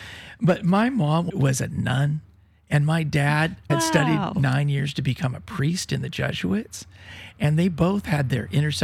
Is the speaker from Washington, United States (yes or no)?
yes; Yakima, Washington, United States; born there; also born or lived in Spokane / Flathead Reservation / Swinomish Reservation; So I was born on Yakima. My brother was born when we lived in Spokane.